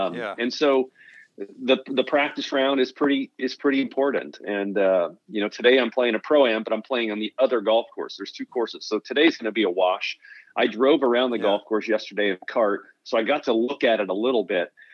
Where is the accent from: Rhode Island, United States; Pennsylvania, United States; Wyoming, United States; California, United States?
California, United States; Oxnard; You know, growing up in Oxnard was awesome. It was fun too, very agricultural friendly place. And Corey Pavin's also from Oxnard, so the two of us went to rival high schools.